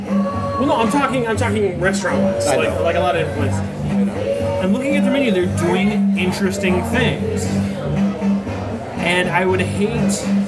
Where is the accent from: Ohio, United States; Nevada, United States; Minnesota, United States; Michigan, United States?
Minnesota, United States; Well, I'm a Minnesotan. We don't get excited for much.